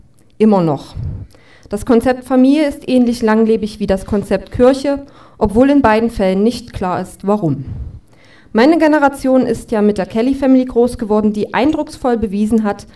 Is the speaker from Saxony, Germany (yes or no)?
no; Baden-Württemberg, Germany; findet man da, wo ich herkomme. Die Schwaben haben Günther Oettinger erfunden, die S-Klasse und die Kehrwoche.